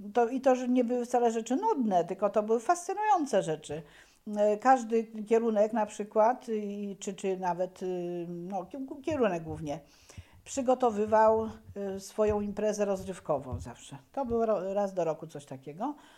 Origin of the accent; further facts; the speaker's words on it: Nysa, Opole Voivodeship, Poland; w ogóle pochodzę z Nysy. W Nysie przypadały moje lata dzieciństwa. Tam chodziłam do szkoły podstawowej. Skończyłam to sławne liceum ogólnokształcące. Stamtąd pojechałam do Opola na studia.